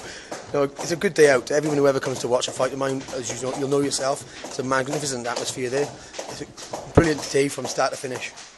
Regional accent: North West England, United Kingdom; I'm from Cumbrian. I'm 35 years of age

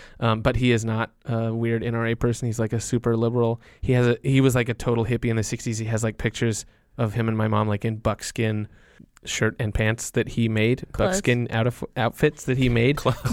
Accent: Alaska, United States; moved away; It's not stuff that I did after I left Alaska.

